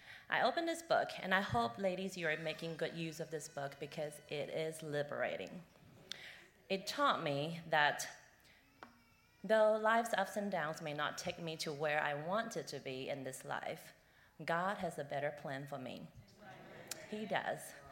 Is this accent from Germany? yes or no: no; China; moved away as an adult; now in Nashville, United States; 12 years ago, I came to Nashville from China to study at Vanderbilt.